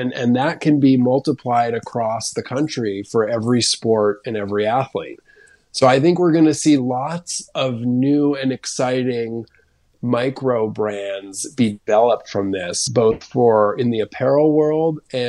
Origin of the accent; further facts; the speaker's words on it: Montreal, Quebec, Canada; growing up in Montreal as a kid was wonderful. It was a very safe and accessible city.